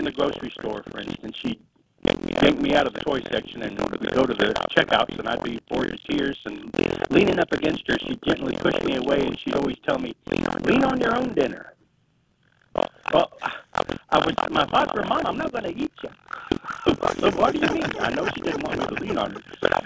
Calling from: Abilene, Texas, United States; Abilene, Texas.

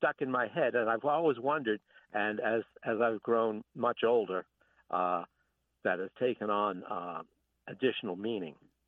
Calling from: Massachusetts, United States; I'm calling from Cape Cod.

